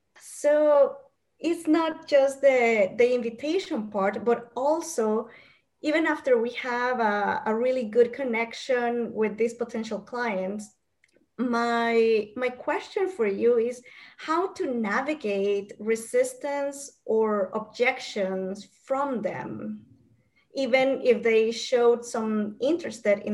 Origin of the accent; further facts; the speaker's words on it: Guatemala; first language Spanish; English is a second language; My first language is Spanish. I am from Guatemala, and I really had to learn English as an adult.